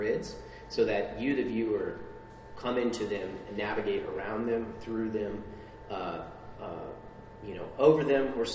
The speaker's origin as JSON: {"language": "English", "region": "Illinois", "country": "United States", "tie": "born or raised there", "said": "I grew up in the Midwest, specifically Southern Illinois, on a very, very flat plain."}